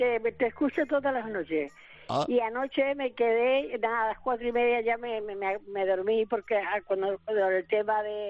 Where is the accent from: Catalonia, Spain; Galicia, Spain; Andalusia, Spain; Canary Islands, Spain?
Andalusia, Spain; Cádiz; now in Torrent, Spain; Mi padre era un andaluz gracioso de Cádiz, porque nosotros somos de Cádiz.